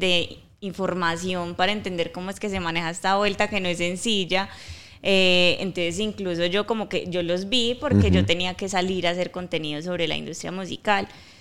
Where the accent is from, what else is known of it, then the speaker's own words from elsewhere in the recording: Antioquia, Colombia; somos muy paisas. Yo soy muy paisa.